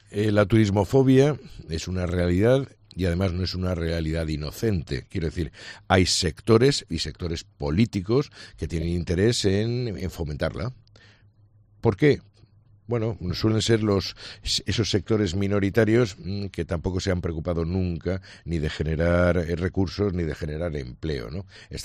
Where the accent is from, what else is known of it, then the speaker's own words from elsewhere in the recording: Alicante, Valencian Community, Spain; como alicantinos de Alicante